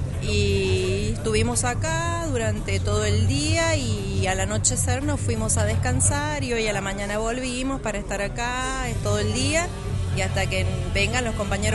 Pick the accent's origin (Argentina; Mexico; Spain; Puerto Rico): Argentina; La Rioja; como venimos de La Rioja